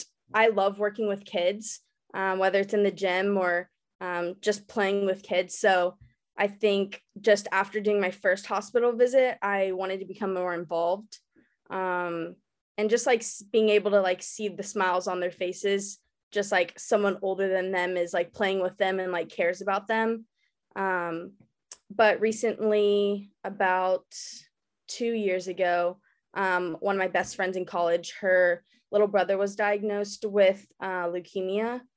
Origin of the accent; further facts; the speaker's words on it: Dallas, Texas, United States; So I was born and raised in Dallas, and I feel like just going through my gymnastics career and then, coming back recently after college